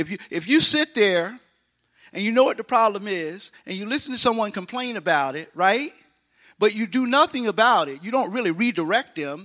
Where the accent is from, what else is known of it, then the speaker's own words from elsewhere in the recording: Baldwin, Florida, United States; I grew up in Baldwin, so this is home. When I'm passing all the cows and all the farmland, I'm like, oh, yeah, I know what this is.